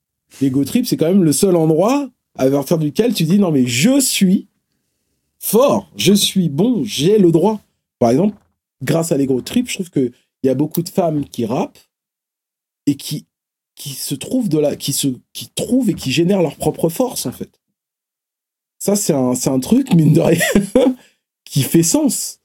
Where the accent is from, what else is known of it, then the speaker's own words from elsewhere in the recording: Bobigny, Île-de-France, France; Moi, je venais à la base, je viens du Pont-de-Sèvres, à Bobigny. Donc je viens du 9-3. Et j'arrive dans le 9-2.